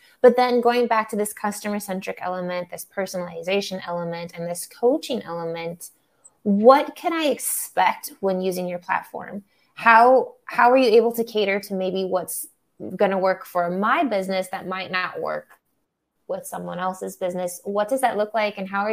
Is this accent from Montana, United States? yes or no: yes; Billings, Montana, United States; I'm from Montana. The largest city we've got was actually where I graduated from high school is Billings.